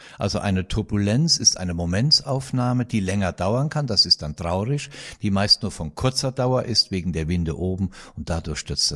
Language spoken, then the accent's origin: German; Altenkirchen, Rhineland-Palatinate, Germany; Du hast in Altenkirchen gelebt, bist in Herschen aufs Gymnasium gegangen. Das ist alles meine Heimat.